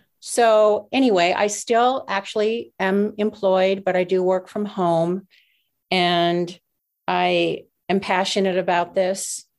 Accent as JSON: {"language": "English", "town": "Los Angeles", "region": "California", "country": "United States", "tie": "born or raised there", "said": "Because I grew up in Los Angeles, so I didn't have, you know, farm animals."}